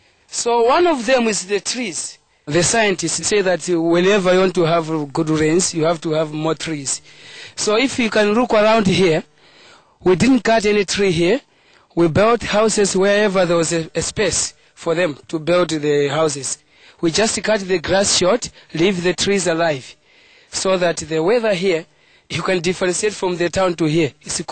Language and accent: English; Malawi; from Malawi.